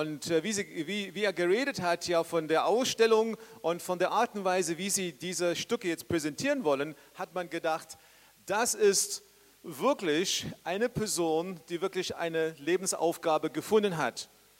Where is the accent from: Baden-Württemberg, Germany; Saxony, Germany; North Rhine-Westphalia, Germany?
Saxony, Germany; Dresden; eine kleine Werbung für Dresden. So die Stadt, wo ich herkomme und die Stadt, wo ich jetzt wohne, meine Heimat und meine Heimat geworden.